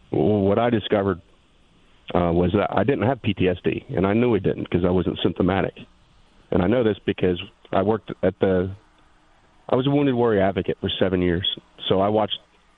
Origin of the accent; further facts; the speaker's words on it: Point Pleasant, New Jersey, United States; I'm a Jersey boy, so I'm not far from